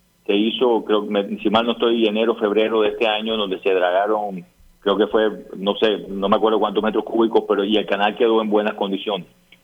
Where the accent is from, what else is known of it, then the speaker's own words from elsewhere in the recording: Barranquilla, Atlántico, Colombia; pero que nosotros como barranquilleros debemos aprovechar